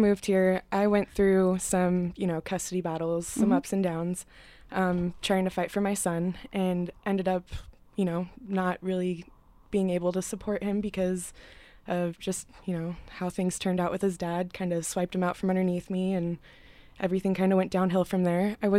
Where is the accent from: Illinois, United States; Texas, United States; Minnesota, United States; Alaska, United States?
Alaska, United States; born or raised there